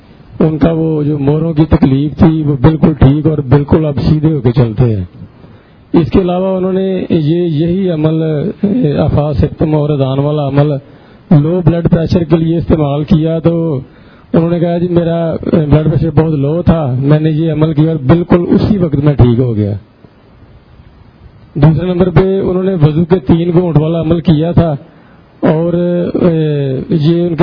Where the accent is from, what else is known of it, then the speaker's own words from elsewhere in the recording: Kamoke, Punjab, Pakistan; اور میں کاموگی سے آیا ہوں.